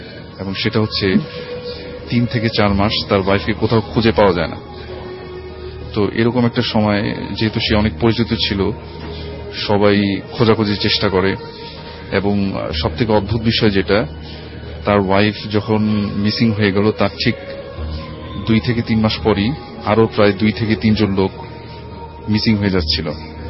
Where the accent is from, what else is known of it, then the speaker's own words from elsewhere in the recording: Dhaka, Dhaka Division, Bangladesh; পুরান ঢাকা থেকে এসেছি।